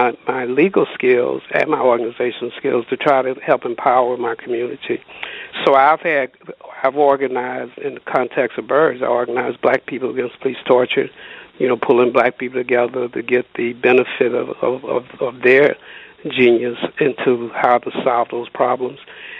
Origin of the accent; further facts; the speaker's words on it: Chicago, Illinois, United States; I came from the Chicago area, and my goal is to empower communities.